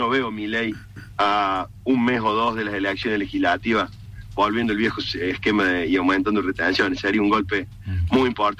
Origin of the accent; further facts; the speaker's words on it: Córdoba, Argentina; yo soy del sur de Río Cuarto, un departamento más maicero por excelencia